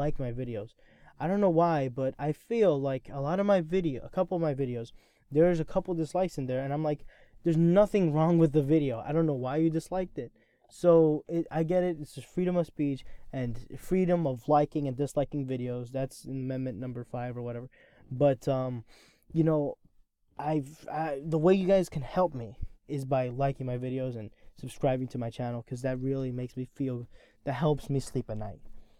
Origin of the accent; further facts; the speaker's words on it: New Jersey, United States; born there; well, I was born in New Jersey. And they're like, whoa, yeah, I can kind of tell with your voice.